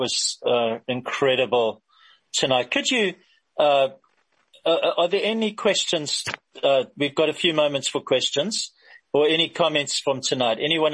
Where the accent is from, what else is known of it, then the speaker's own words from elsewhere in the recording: Zimbabwe; In Zimbabwe, growing up in Zimbabwe, it wasn't unusual to go into a church, a rural church, where Jesus is depicted in paintings as black, and others where he was white.